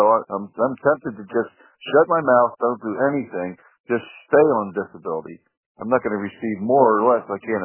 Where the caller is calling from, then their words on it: Reading, Pennsylvania, United States; Yeah, well … from Reading, Pennsylvania.